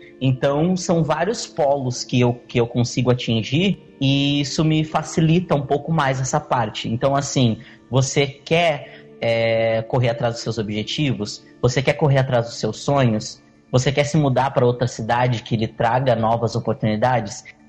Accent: Pelotas, Rio Grande do Sul, Brazil; now in Bento Gonçalves, Brazil; Eu morava em Pelotas, eu sou natural de Pelotas, e eu morava em Pelotas e fui para Bento Gonçalves.

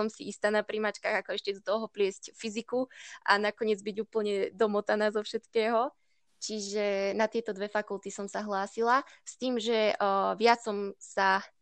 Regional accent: Slatinské Lazy, Banská Bystrica Region, Slovakia; som zo Slatinských Lazov, čo neviem, či niekto pozná. Je to taká menšia dedina na strednom Slovensku, blízko Zvolena a Banskej Bystrice.

